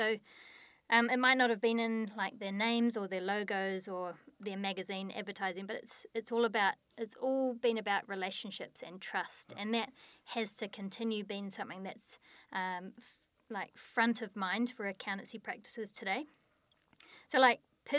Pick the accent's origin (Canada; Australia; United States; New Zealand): New Zealand; I'm a Kiwi, if you hadn't noticed by the accent.